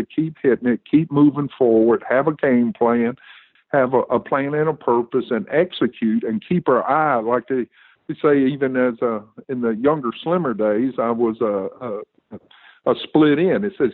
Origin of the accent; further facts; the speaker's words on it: the South, United States; one of the biggest benefits growing up in the South is that no matter where you were from or what color you were, we all had to play as a team.